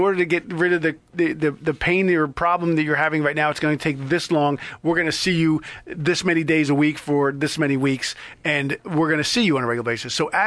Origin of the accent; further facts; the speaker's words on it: New Jersey, United States; I grew up in Jersey, but it wasn't like, I wasn't in inner city. It was suburbs in Jersey.